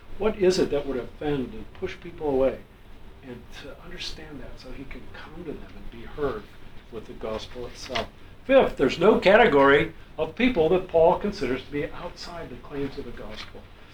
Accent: United States; Not only am I a Navy guy, but I'm an American.

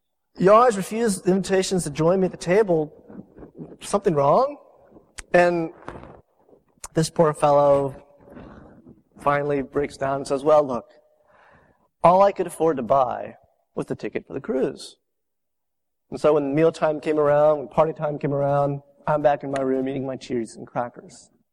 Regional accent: Jacksonville, Florida, United States; I grew up in Jacksonville, Florida. It's a country compared to Orlando.

